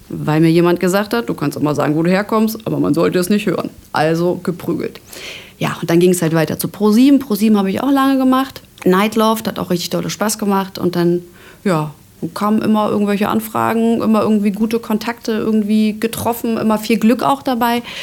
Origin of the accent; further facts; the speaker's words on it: Saxony, Germany; es wird immer meine Heimat bleiben. Ich fühle mich pudelwohl. Wir haben Wald, wir haben, Entschuldigung, wer ist denn bitte groß geworden mit, ich glaube, 4 oder 5 Seen? Wir sind da mit Rollschuhen hingekarrt, ob das jetzt zum Knappensee war, zum Silbersee, Senftenberger See